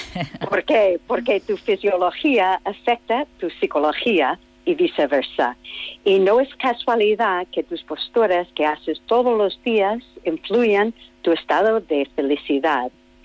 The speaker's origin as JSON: {"language": "Spanish", "town": "Los Angeles", "region": "California", "country": "United States", "said": "que yo soy de Los Ángeles, uh-huh, California"}